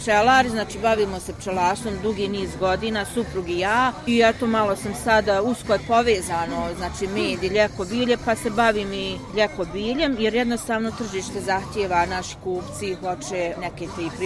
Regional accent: Tuzla, Federation of Bosnia and Herzegovina, Bosnia & Herzegovina; bavim se pčelarstvom i dolazim iz Tuzle.

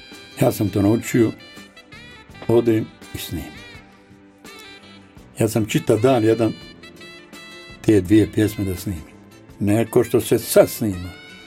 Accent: Brčko, Brčko District, Bosnia & Herzegovina; also born or lived in United States; ja sam iz Brčkog. I ne bježim od svog Brčkog. Bez obzira da sam, ja sam bio u Americi pa se vratio u svoj Brčkog prije 20 godina.

